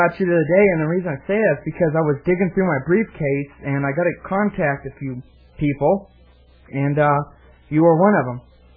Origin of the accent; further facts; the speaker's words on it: Porterville, California, United States; Yeah, my old stomping grounds. We're born and raised in Porterville.